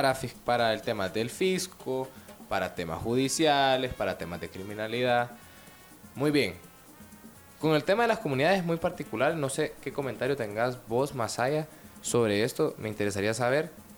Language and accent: Spanish; Honduras; El que es extranjero soy yo. Soy de Honduras.